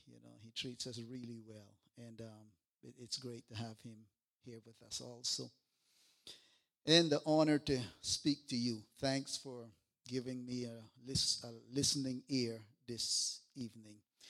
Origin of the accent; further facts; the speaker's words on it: Roatan, Bay Islands, Honduras; now in La Ceiba, Honduras; I'm really not a native from La Ceiba. I'm from Roatan. That's another story. There's some islands that Honduras owned that was one time owned by the English, Great Britain, or England, I should say. And so that's where I got my English from.